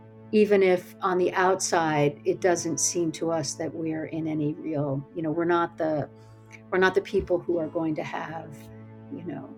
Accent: New Jersey, United States; So I am 63 years old, and I grew up in a divided household. So I spent a good portion of my life in New Jersey, living with my mother, and then also a significant portion of my adolescence with my father and his family, his new family in Colorado.

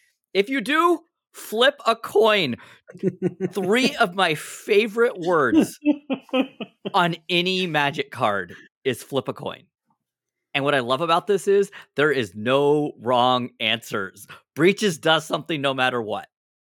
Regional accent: California, United States; I've been posting photos of me … growing up in Southern California, wearing a cowboy hat.

